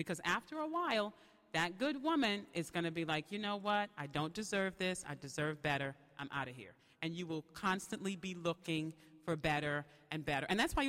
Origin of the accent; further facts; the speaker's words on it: Bahamas; also born or lived in New York; The Bahamas. But I came here from New York.